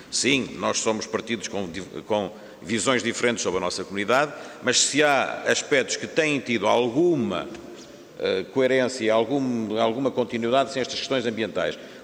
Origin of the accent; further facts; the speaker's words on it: Vila Real, Portugal; o município de onde eu venho de Vila Real, Trás-os-Montes